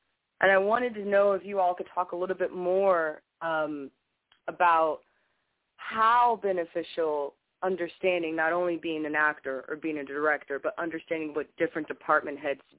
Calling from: Miami, Florida, United States; I'm calling from Miami, Florida.

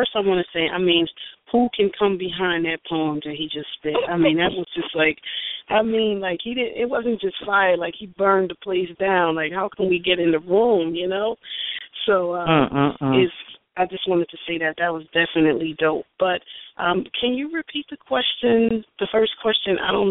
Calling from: New Jersey, United States; calling from Jersey.

